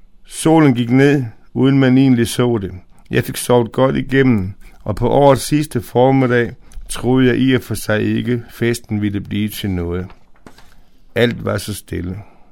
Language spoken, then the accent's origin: Danish; Fredericia, Region of Southern Denmark, Denmark; born there; Den lå i min fødeby, Fredericia.